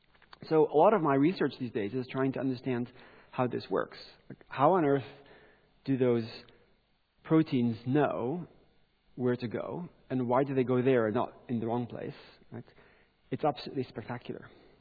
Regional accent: Gabon; So I grew up in Gabon in Central Africa

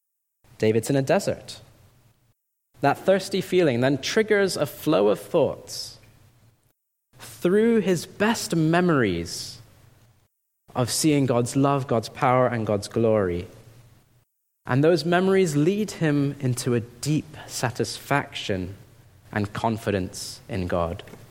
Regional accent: India; I grew up in India. He was also from India.

